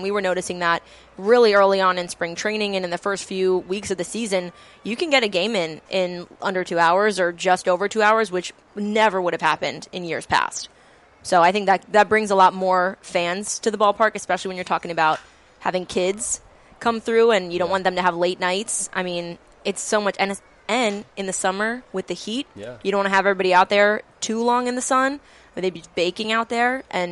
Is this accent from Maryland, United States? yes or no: yes; Baltimore, Maryland, United States; I mean, I grew up just in Baltimore going to Camden Yards always.